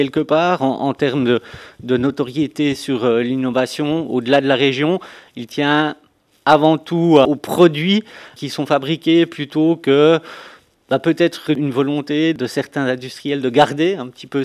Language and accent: French; Jura, Switzerland; Quand on est du Jura, ça fait plaisir.